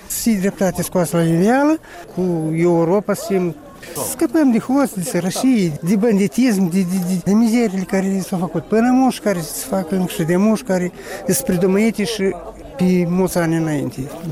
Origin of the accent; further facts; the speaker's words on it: Moldova; eu sunt fericit că eu sunt moldovan. Mă mândesc cu patria mea, cu Republica Moldova, cu România.